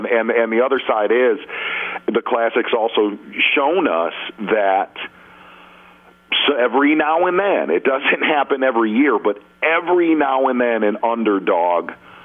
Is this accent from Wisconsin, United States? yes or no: no; Chicago, Illinois, United States; I grew up in Chicago.